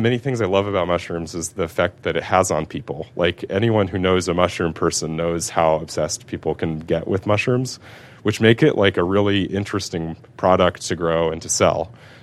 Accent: Los Angeles, California, United States; born or raised there; now in New York, United States

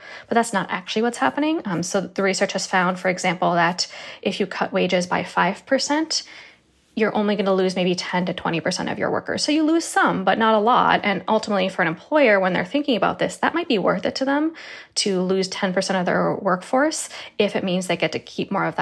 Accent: Massachusetts, United States; For example, I'm from Eastern Massachusetts

